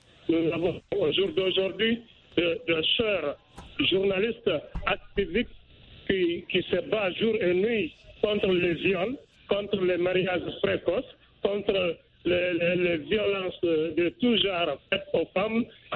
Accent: Conakry, Guinea; Non, je suis de Conakry, à République de Guinée.

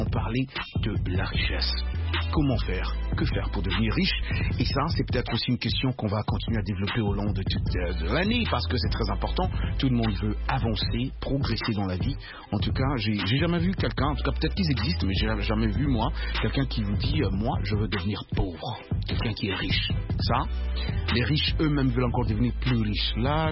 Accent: Kinshasa, DR Congo; moi, quand j'ai grandi à Kinshasa, je connaissais chez nous

